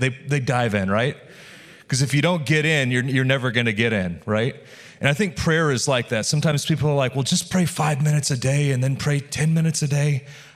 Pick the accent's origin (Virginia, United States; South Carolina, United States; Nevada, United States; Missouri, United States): Missouri, United States; also born or lived in Chicago; I was from Chicago. I was born in Chicago. I grew up in Missouri, so I knew Moody was from Chicago.